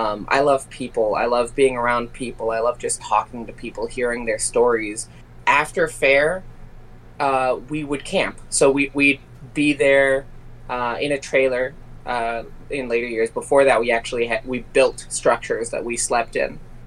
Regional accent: California, United States; also born or lived in Washington; I grew up in California. I got married very young. And the first few years after I got out of high school, when I got married, I was living up in Washington State. Then I moved back to California because I missed it.

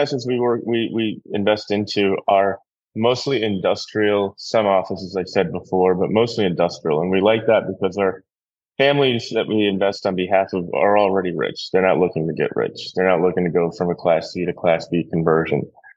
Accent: New York, United States; Yeah, I was born and raised in New York, raised out in Eastern Long Island, lived in New York through college and then working on Wall Street.

